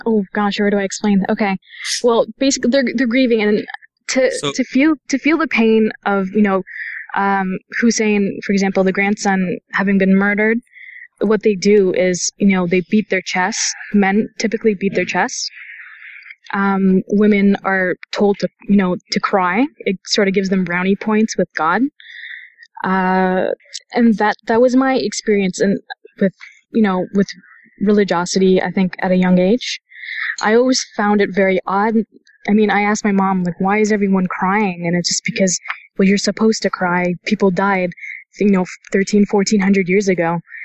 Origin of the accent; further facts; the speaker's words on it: Montreal, Quebec, Canada; moved away; also born or lived in Ontario; I was raised, I was born and raised in Montreal, and I came to Ontario